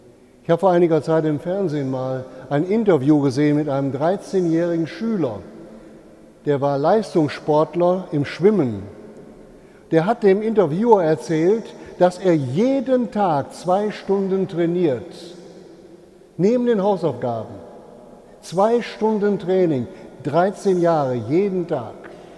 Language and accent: German; Rheine, North Rhine-Westphalia, Germany; als in meiner Heimatstadt Rheine in den 50er Jahren die erste Rolltreppe in einem Kaufhaus eingebaut war.